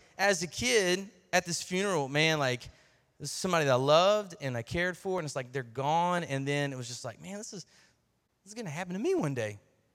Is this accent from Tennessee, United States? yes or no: yes; Shelbyville, Tennessee, United States; born there; I was born in Shelbyville, Tennessee, and out in the country. Does anybody know where Shelbyville, Tennessee is?